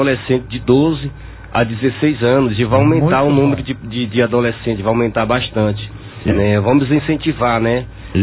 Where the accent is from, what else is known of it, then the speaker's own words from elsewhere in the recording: Juazeiro, Bahia, Brazil; also born or lived in Campinas; now in Monte Alto, Brazil; Vim lá da Bahia, Juazeiro da Bahia, e passei um tempo em Campinas, 2 anos em Campinas, e eu vim pra cá, pra Monte Alto.